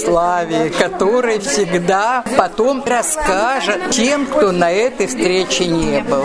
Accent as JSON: {"language": "Russian", "town": "Veliky Novgorod", "region": "Novgorod Oblast", "country": "Russia", "tie": "born or raised there", "said": "Хотя я до этого и слышала, и частично читала и Марка Кострова, как каждый коренной новгородец."}